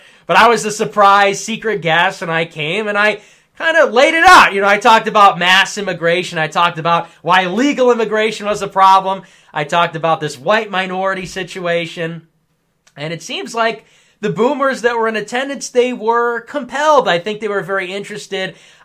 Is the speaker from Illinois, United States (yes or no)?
yes; Chicago, Illinois, United States; I'm also Italian. I'm from Chicago.